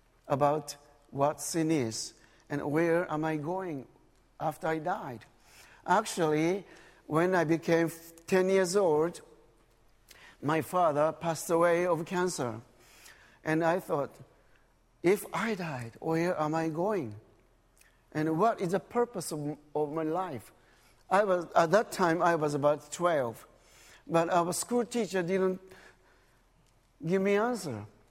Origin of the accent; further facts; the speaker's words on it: Japan; English is a second language; born and raised in a Buddhist family, there were no Christians, no churches, no single witness in my hometown. We had about 30,000 people living in the central part of Japan.